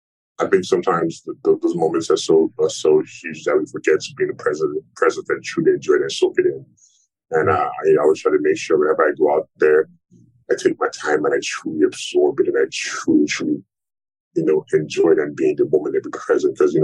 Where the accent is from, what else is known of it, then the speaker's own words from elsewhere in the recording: Lagos, Nigeria; although I'm from Lagos, I'm not a fan of Lagos.